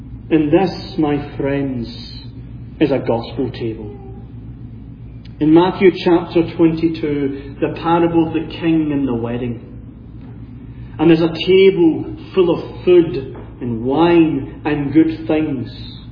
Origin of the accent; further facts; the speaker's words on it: United Kingdom; I'm British, of course, and I have a queen, Her Majesty Queen Elizabeth.